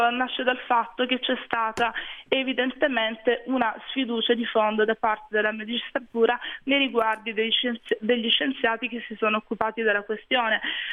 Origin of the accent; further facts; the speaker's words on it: Apulia, Italy; come giornalista e come salentina